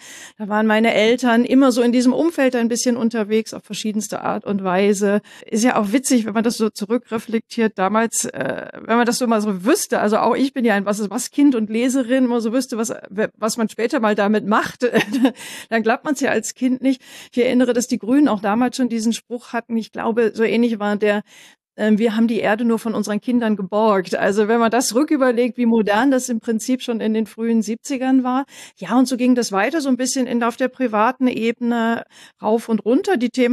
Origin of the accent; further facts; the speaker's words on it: Northern Germany, Germany; Ich bin ja jetzt hier in Bayern und Franken, aber ich stamme ja aus Norddeutschland.